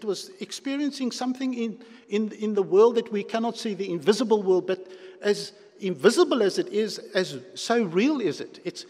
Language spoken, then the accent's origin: English; Cape Town, Western Cape, South Africa; we, especially those of us who are born and bred in the Cape